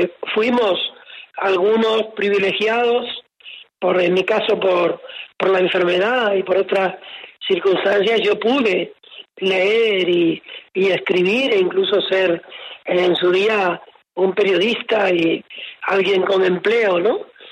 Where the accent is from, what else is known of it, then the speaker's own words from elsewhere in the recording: Puerto de la Cruz, Canary Islands, Spain; este ocurre en Tenerife, en el puerto de la Cruz, en el lugar donde yo nací